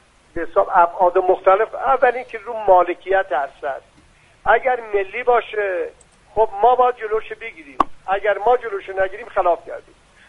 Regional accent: Iran; من از دلسوزی شماها تشکر میکنم به عنوان یک ایرانی

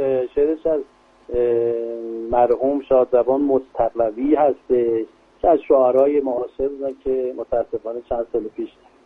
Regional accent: Iran; born there; ما تو ایران به دنیا اومدیم، تو ایران هم باید از دنیا بریم.

